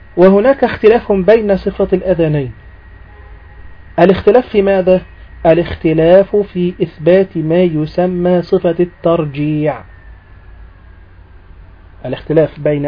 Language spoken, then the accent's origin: Arabic; Egypt; وهي هي المعمول بها عندنا في مصر، يعني المؤذنين عندنا يؤذنون على هذه الصفة في مصر